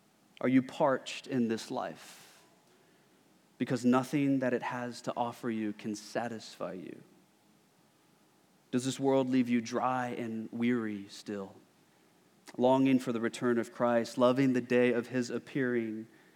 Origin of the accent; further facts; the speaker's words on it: Houston, Texas, United States; I remember as a kid, you know, born and raised in Houston, and so all summer play was done in hot, humid weather, right?